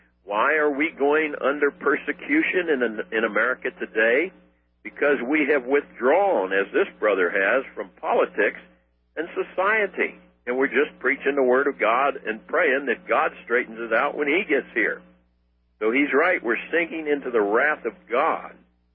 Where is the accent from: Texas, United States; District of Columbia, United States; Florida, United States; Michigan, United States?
District of Columbia, United States; Washington; I had an old black friend back in Virginia where I grew up in Washington, D.C.